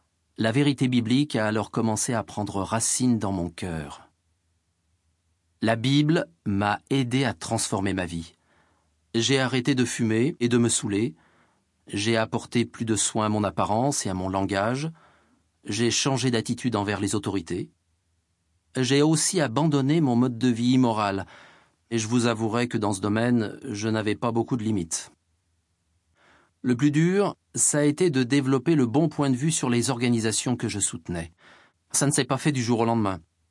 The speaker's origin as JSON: {"language": "French", "town": "Jyväskylä", "region": "Central Finland", "country": "Finland", "tie": "born or raised there", "said": "promener en famille dans les magnifiques forêts et autour des merveilleux lacs qu'il y avait près de chez nous, à Jyväskylä, une ville de la Finlande centrale."}